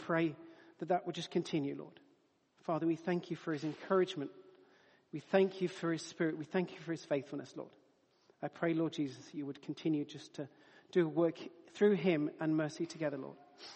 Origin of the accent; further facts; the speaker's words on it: England, United Kingdom; I know we're English, but you're still allowed to put your hand up in church.